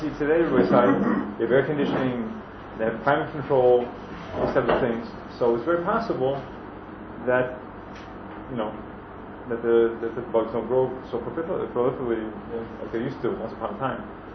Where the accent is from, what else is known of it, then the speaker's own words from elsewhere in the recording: United States; We grew up in America, we learned, you know, the good politician.